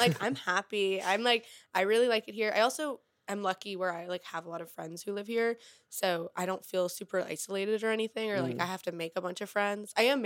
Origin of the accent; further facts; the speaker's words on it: Connecticut, United States; I always wanted to move here, like forever. Like, I'm from Connecticut, so I would take the train in for whatever reason growing up.